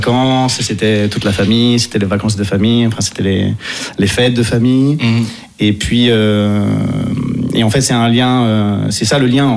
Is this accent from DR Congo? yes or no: no; Italy; moved away as an adult; now in Paris, France; Et moi, en plus, j'ai grandi en Italie, j'ai fait mes études en Italie.